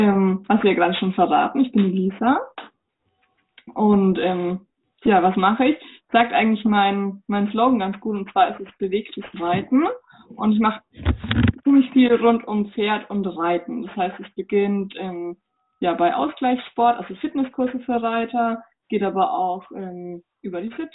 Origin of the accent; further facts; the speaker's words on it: Bavaria, Germany; born there; now in Erlangen, Germany; Ich komme aus dem schönes Frankenland. Also bin geboren in Oberfranken und lebe jetzt in Mittelfranken, in Erlangen.